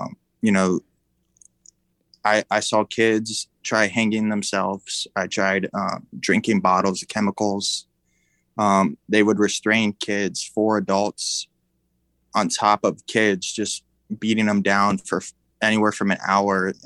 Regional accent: Greenwich, Connecticut, United States; I grew up in Greenwich, Connecticut, so over 1,000 miles away.

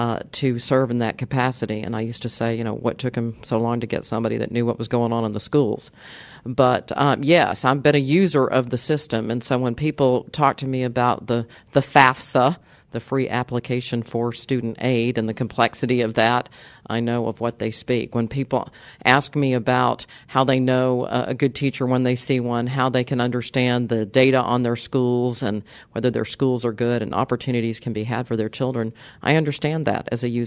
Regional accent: Houston, Texas, United States; So anyway, I grew up in Houston, and I consider myself a Texan.

